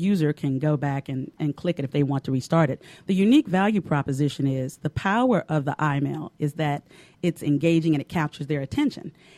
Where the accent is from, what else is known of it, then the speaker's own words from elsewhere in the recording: Alabama, United States; I'm originally from Alabama.